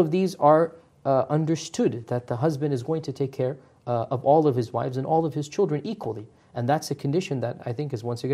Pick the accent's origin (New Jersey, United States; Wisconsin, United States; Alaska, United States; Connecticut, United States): Connecticut, United States; I'm from Connecticut, and in Connecticut they've already passed the bill.